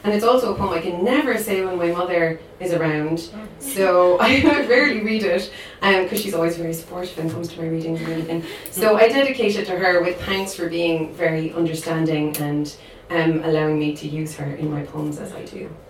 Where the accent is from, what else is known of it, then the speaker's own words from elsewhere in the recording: Shanagarry, County Cork, Ireland; I'm from Shanagarry in East Cork, and Ballycotton is our nearest, more picturesque, I say that resentfully, town.